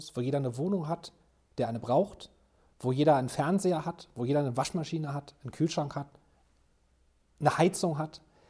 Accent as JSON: {"language": "German", "country": "Germany", "said": "Ich bin Deutscher, ich denke deutsch, mein Herz ist vielleicht französisch, aber mein Kopf ist deutsch"}